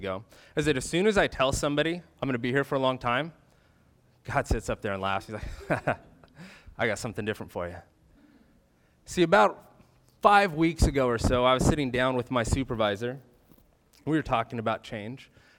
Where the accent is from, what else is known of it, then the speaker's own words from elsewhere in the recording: Idaho, United States; now in Juneau, United States; I grew up in Idaho, and I thought I would be a pastor at a small church in a small town, maybe in eastern Washington or northern Idaho or perhaps Montana, but Alaska never crossed my mind. But here I am in Juneau.